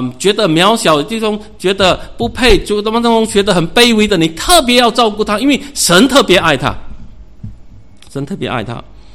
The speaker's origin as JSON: {"language": "Chinese", "country": "Singapore", "said": "好像我们常常出门哈，我们新加坡人常常出门啊"}